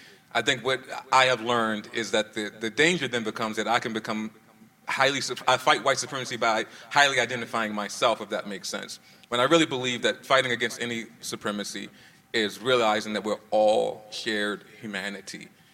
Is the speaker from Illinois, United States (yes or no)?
no; Baltimore, Maryland, United States; Growing up in South Baltimore in a community that was predominantly African-American